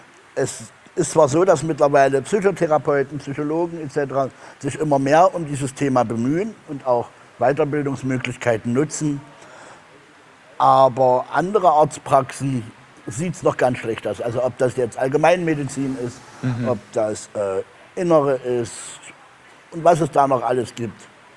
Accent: Saxony-Anhalt, Germany; ich stamme auch nicht wirklich aus Sachsen, ich komme eigentlich aus Sachsen-Anhalt, bin durch mehrere Bundesländer gereist. Aber es kam dann die Liebe dazwischen, die mich dann in Sachsen festgehalten hat.

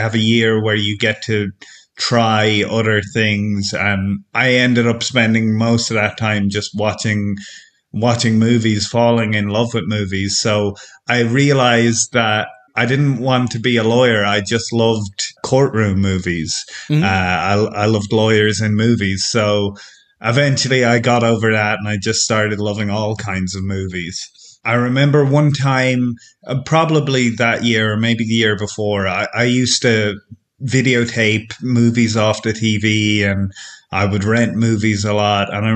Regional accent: Ireland; now in France; So, I'm from Ireland, but I'm living in France now, in rural France, working on a house.

